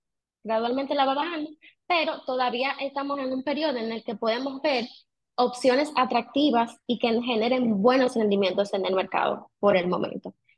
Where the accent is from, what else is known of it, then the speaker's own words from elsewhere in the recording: Dominican Republic; que es importante que nosotros como dominicanos lo sepamos